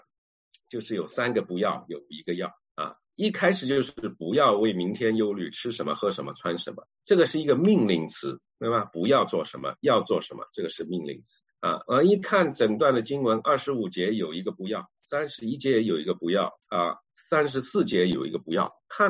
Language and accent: Chinese; China; 我们都是中国人